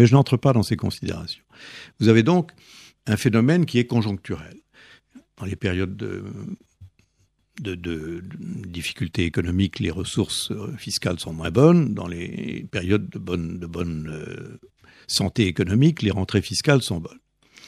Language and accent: French; France; Et moi je suis français